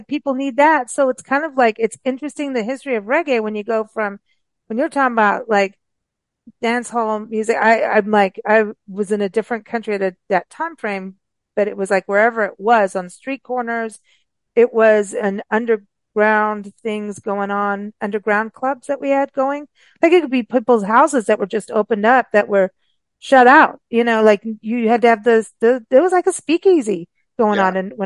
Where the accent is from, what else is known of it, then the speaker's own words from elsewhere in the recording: South Africa; also born or lived in Kenya; I grew up in South Africa and Kenya.